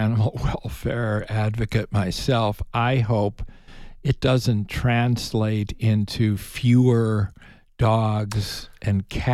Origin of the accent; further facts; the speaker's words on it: Chicago, Illinois, United States; you're off then to my hometown of Chicago.